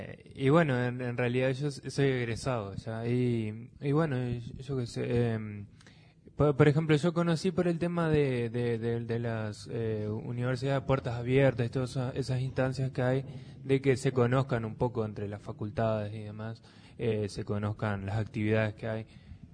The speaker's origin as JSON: {"language": "Spanish", "region": "Salto", "country": "Uruguay", "tie": "born or raised there", "said": "yo mismo soy de Salto en realidad, y estudié en Salto y bueno, me formé todo allá y ahora estoy viviendo acá"}